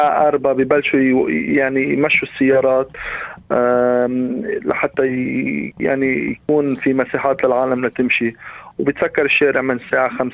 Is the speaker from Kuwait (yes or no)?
no; Australia; لكن وهذا شيء نحن من البلد ونحن من أستراليا